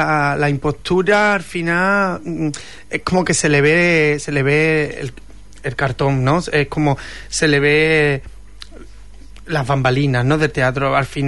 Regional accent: Huelva, Andalusia, Spain; Huelva, yo para mí es una de las ciudades, para mí es mi tierra prometida.

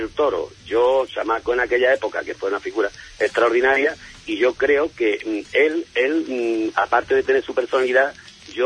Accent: Huelva, Andalusia, Spain; para la gente que somos de Huelva.

